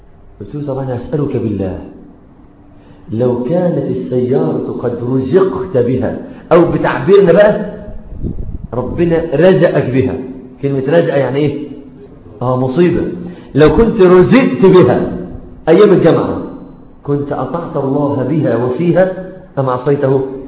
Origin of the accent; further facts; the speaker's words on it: Mansoura, Dakahlia, Egypt; أربعة صيادلة عندنا في المنصورة